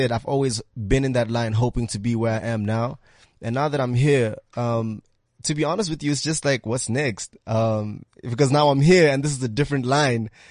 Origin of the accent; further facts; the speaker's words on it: Bloemfontein, Free State, South Africa; also born or lived in Johannesburg; So I was born in Johannesburg. I went to school in Bloemfontein for how many years? From about grade 4 till I left matric, and then I came back to Joburg.